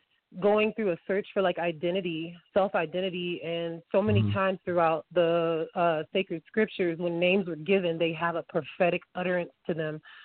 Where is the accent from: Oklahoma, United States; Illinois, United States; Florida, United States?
Illinois, United States; Champaign; Well, I'm from Champaign, Illinois, and when I grew up, especially towards like my high school years, I was a big time into basketball